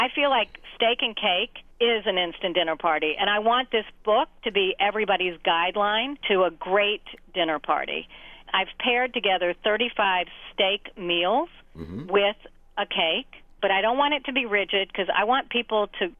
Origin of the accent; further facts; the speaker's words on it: North Carolina, United States; I grew up in North Carolina in a family where we communicated how much we loved each other with food.